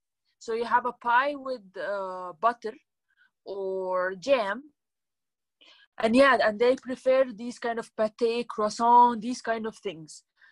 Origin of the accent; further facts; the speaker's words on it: Egypt; English is a second language; now in India; I'm from Egypt and I live in India. I'm married here.